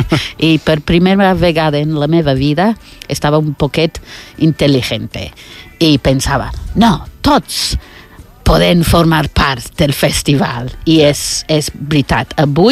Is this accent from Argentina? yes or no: no; United Kingdom; Catalan is a second language; jo sóc britànica